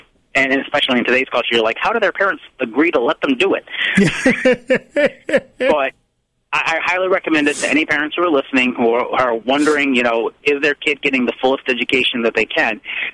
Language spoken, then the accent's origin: English; Arcade, New York, United States; I'm originally from Arcade, New York, and I went to Pioneer.